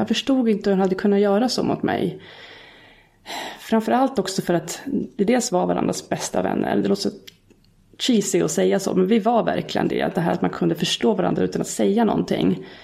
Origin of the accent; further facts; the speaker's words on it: Västerås, Västmanland County, Sweden; now in Stockholm, Sweden; när jag flyttade från Västerås så hade jag kvar mina föräldrar där. Mina barndomsvänner, de som fortfarande hade kontakt med.